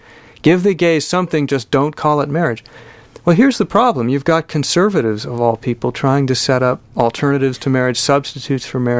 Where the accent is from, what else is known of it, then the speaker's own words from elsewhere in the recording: United States; But what's been so profoundly moving to me as an American, not just a gay American, but an American, has been discovering straight America is really wrestling with the morality of this question.